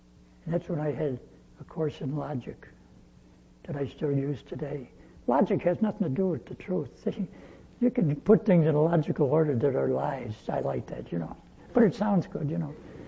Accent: Chicago, Illinois, United States; moved away; So I'm from Chicago and I've been learning from Southerners ever since I came down here.

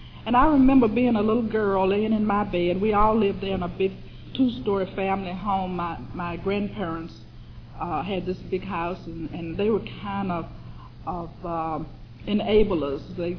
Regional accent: Salem, United States; I grew up in Salem, and what I share with you today is the results of many fourth step inventories.

